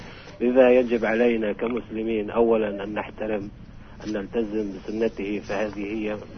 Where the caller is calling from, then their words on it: Jenin, West Bank, Palestine